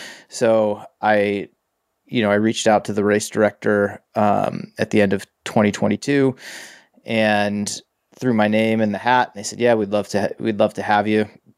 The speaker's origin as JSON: {"language": "English", "region": "Massachusetts", "country": "United States", "tie": "born or raised there", "said": "So I'm from Massachusetts, where I grew up. I ran collegiately in New England."}